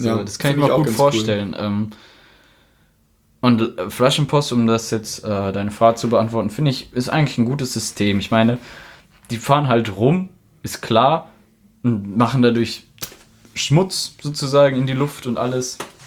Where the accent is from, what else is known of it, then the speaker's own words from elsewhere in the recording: North Rhine-Westphalia, Germany; Zum Glück komme ich aus der Gegend